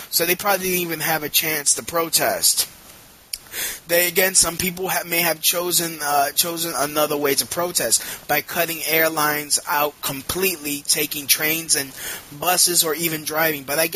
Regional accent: Brooklyn, New York, United States; No, I'm from Brooklyn. It's called being in a melting pot in New York.

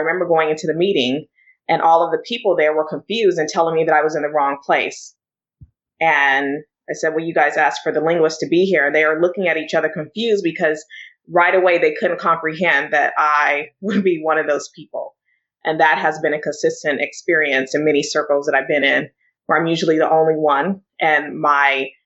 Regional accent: California, United States; So out here, you know, we're in California, and I grew up in California

